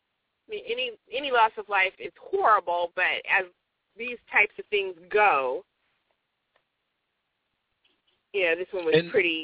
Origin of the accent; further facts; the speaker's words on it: San Diego, California, United States; I was lucky growing up in San Diego because in the wintertime, it's still, you know, 65, 70 degrees